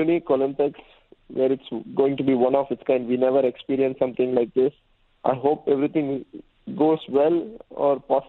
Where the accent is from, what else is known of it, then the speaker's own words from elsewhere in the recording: Kerala, India; I think when I used to race in India at my home state in Kerala, the crowd's cheering and support, you know, at that point when we race, it's huge.